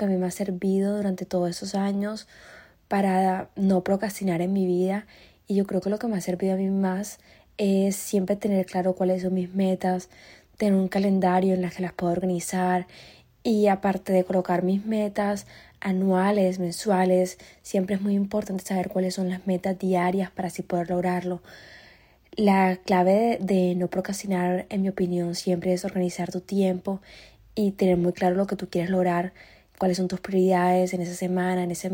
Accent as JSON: {"language": "Spanish", "town": "Barranquilla", "region": "Atlántico", "country": "Colombia", "lives_now": "Tampa, United States", "said": "soy de Barranquilla, Colombia y vivo en Tampa, Florida."}